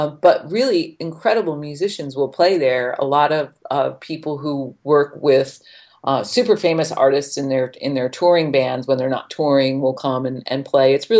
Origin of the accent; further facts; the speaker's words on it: Saugerties, New York, United States; moved away; Yeah, in mid-Hudson Valley, a little town called Saugerties. Most famous because of its proximity to Woodstock, I think. But yeah, so I grew up there, and it was actually a pretty rural